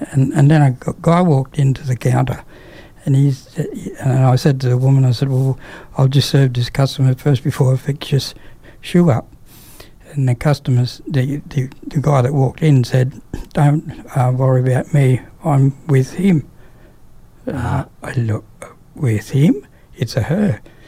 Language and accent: English; Townsville, Queensland, Australia; now in Brisbane, Australia; I came from North Queensland, which only a population of 100,000 people in the town. And when I hit Brisbane, it was 1 million people in the city and town. And it was a different culture from Townsville, from North Queensland.